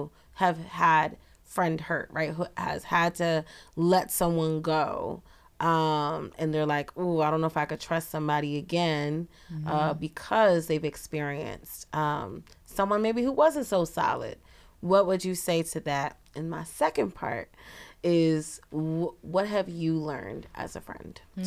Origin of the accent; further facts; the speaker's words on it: Philadelphia, Pennsylvania, United States; Like, I was born and raised in Philly, so we talk a little strong, you know.